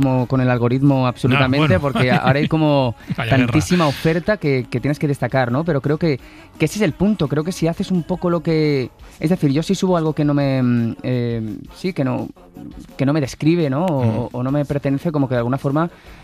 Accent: Valencian Community, Spain; estoy intentando aprender a hacer paella ya, como buen valenciano

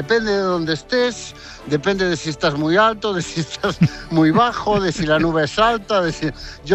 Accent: Xove, Galicia, Spain; me iré a mi pueblo, en Xove, en la costa de Lugo, y en la Mariña de Lugo

